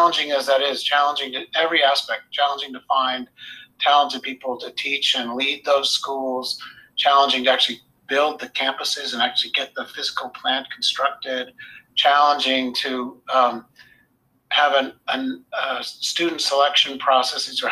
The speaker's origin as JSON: {"language": "English", "region": "New England", "country": "United States", "tie": "born or raised there", "moved": "as an adult", "lives_now": "France", "said": "Obviously, I'm American. Grew up in New England, but home had become France."}